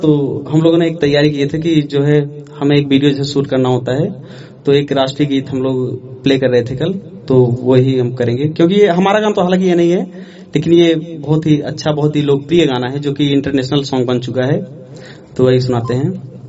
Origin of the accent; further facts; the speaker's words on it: Pratapgarh, Uttar Pradesh, India; और मैं यूपी प्रतापगढ़ का हूँ, जिले का रहने वाला हूँ।